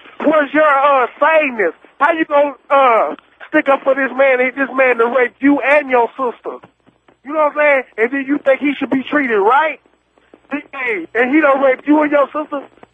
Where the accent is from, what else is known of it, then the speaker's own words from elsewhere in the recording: Southern United States, United States; Man, one of them, baby. I'm from the Dirty South. Hey, you better ask somebody about something about the Dirty South.